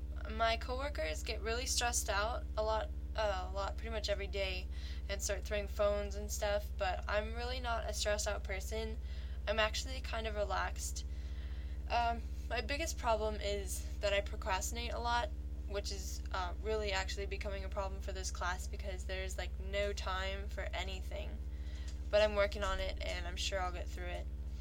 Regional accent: San Diego, California, United States; I was born and raised in San Diego, and I went to Claremont High School.

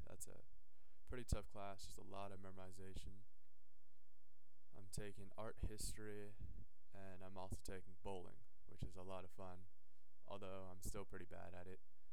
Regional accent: Foster City, California, United States; I am from Foster City, California, which is about 20 miles south of San Francisco in the Bay Area.

